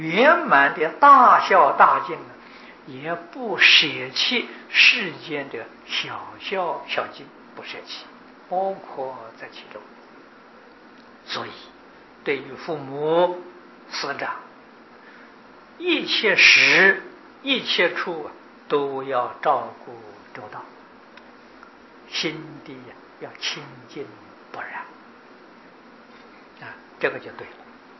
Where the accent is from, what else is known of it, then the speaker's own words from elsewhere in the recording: China; 我们中国人所谓的荣华富贵，你能够想多久呢？